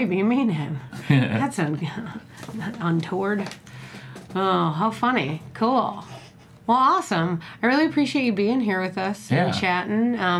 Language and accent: English; Boston, Massachusetts, United States; I'm from Boston. I went to Texas to see the world.